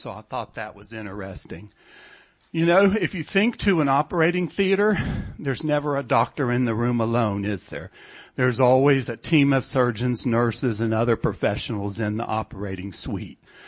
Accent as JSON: {"language": "English", "region": "Florida", "country": "United States", "said": "I'm originally from Florida."}